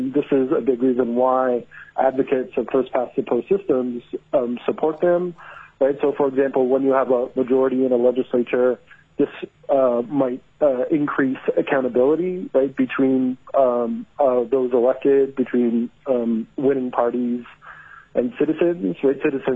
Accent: Canada; I am Canadian, and maybe as a side note to start

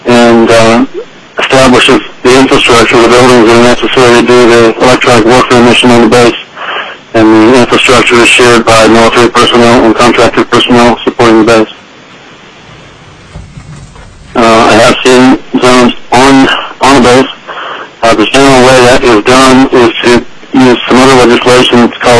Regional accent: Florida, United States; I grew up on the Cape, so people say I have 50 years in aerospace

